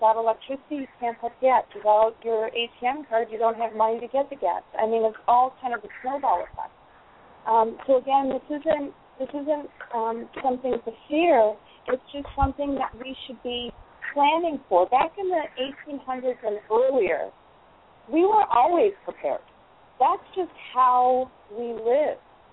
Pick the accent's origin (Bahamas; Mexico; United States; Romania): United States; Buffalo, New York; I grew up in Buffalo, New York